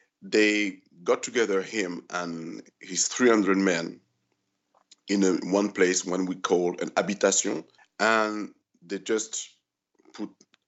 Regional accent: France; English is a second language; me, being from Guadeloupean roots, I was born in France, mainland, and I grew up here in France, mainland.

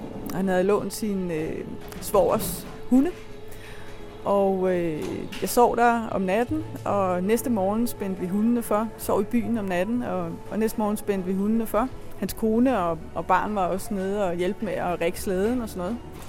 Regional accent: Tølløse, Zealand, Denmark; jeg kommer fra en lille by, der hedder Tølløse. Ligger ved Holbæk. Der er jeg gået i skole

